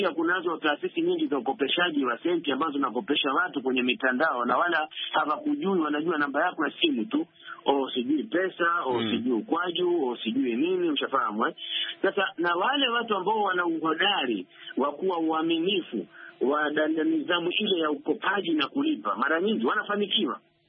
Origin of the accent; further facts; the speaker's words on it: Tana River County, Kenya; Kwa mfano kama sahi kule kwetu Tana River tuna harakati ya kufadhilisha taasisi moja wanaita